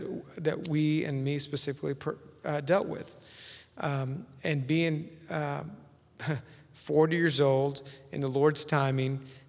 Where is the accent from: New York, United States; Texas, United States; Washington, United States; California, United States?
Texas, United States; Park Cities; to embrace who I really was, a male Hispanic man growing up in the Park Cities.